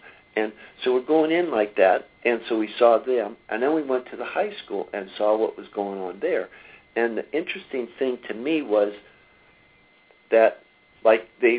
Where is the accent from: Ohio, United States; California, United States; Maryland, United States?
California, United States; moved away as an adult; now in Peoria, United States; I came from California about 8-9 years ago